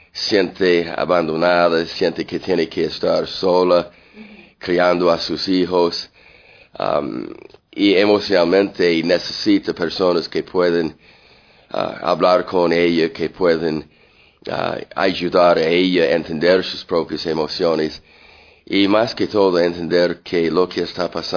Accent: Canada; also born or lived in United States; now in Costa Rica; Yo nací en los Estados Unidos, yo crecí en Canadá. Culturalmente soy más canadiense.

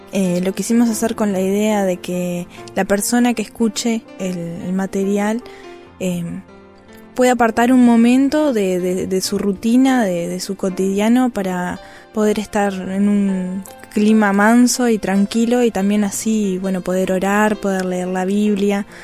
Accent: Rocha, Uruguay; Desde que yo era muy pequeña tomaba clases de piano y bueno, lo hacía eso en mi ciudad natal, en Rocha, Uruguay.

